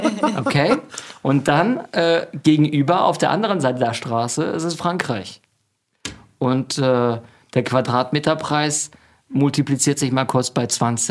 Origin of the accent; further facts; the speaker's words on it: Monte Carlo, Monaco; also born or lived in Munich; ich bin in Monte Carlo aufgewachsen.